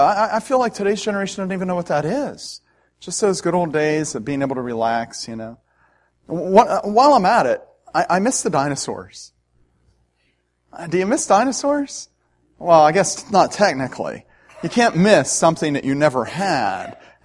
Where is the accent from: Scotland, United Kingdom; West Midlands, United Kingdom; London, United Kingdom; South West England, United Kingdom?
Scotland, United Kingdom; I'm a Scotsman, so I miss free television.